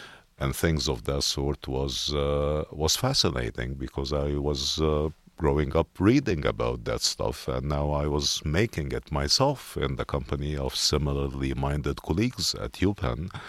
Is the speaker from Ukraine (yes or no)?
no; Egypt; moved away; usually most of my travel growing up in Egypt was in the summers, really, and, you know, to Europe and or the U.S., but so I've never really seen snow in the winter till I moved to Philly